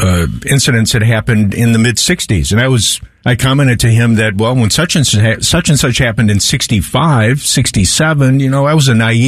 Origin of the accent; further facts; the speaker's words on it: Chicago, Illinois, United States; the stuff that happened in my hometown of Chicago in 68, which I missed because my mom, dad, and I were in my dad's village in Greece for that summer.